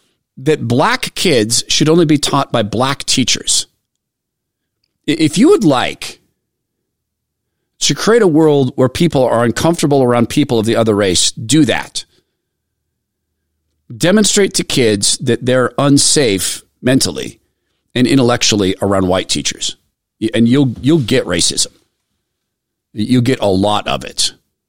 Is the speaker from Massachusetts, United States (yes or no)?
no; Spokane, Washington, United States; And I grew up in Spokane, Washington, and I had to ask my mom, why does she talk that way?